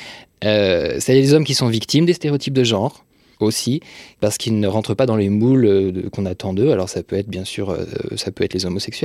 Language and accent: French; Bourgogne-Franche-Comté, France; also born or lived in Brittany; J'ai grandi en Franche-Comté, puis en Bretagne, enfin en province essentiellement. Je viens d'un milieu, on va dire, moyen, une classe moyenne, plutôt éduquée